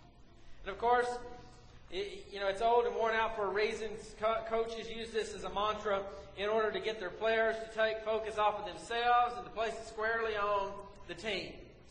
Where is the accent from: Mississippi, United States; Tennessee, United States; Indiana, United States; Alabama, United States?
Mississippi, United States; I know I'm from Mississippi, but I can spell.